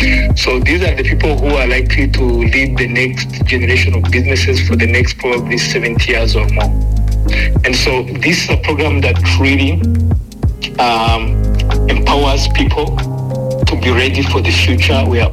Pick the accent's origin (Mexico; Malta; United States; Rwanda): Rwanda; English is a second language; now in Canada; I grew up in a different economic context. I grew up in Rwanda, and getting an opportunity to even bring my idea to life was impossible.